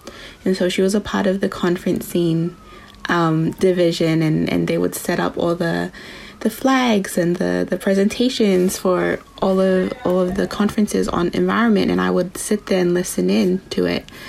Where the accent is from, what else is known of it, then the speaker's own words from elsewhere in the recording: Samoa; now in Auckland, New Zealand; Tamaki Makaurau, which is New Zealand in Auckland City. I'm currently based here for university, but I come from Samoa. So I was raised in Samoa, spent my whole life there, and then been here for a couple of years.